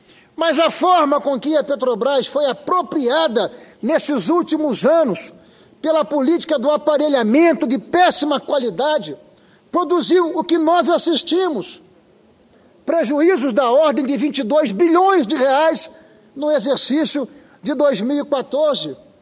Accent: Espírito Santo, Brazil; quem paga o pato somos nós capixabas.

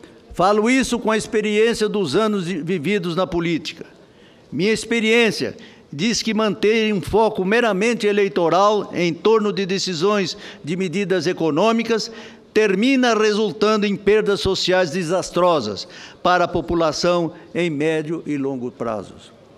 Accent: Mato Grosso do Sul, Brazil; como diria o homem do campo lá do meu estado, Mato Grosso do Sul

